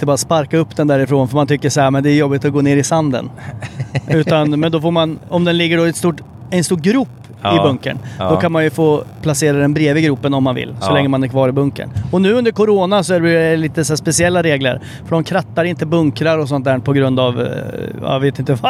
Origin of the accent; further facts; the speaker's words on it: Linköping, Östergötland, Sweden; moved away as an adult; Vi är på väg till Linköping, som vi sa, min hemstad. Jag bodde där från jag skulle fylla 6 till jag, och sen är det lite osäkert exakt när jag flyttade ifrån, men kanske 20.